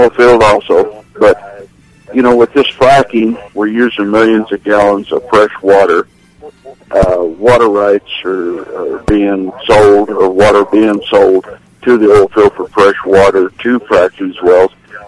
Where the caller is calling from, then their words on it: Artesia, New Mexico, United States